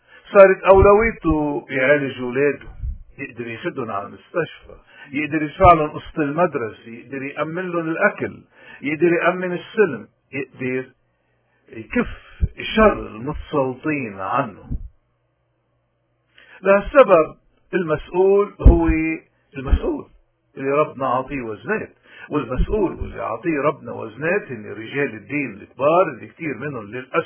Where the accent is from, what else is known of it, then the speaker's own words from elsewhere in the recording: Lebanon; بجسد واقع نحن غرقانين فيه كلبنانيين